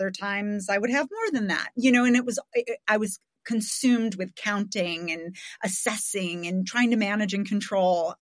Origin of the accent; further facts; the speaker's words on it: Chicago, Illinois, United States; I come from growing up above my parents' bar in Lincoln Park, a neighborhood of Chicago, very close to Wrigley Field.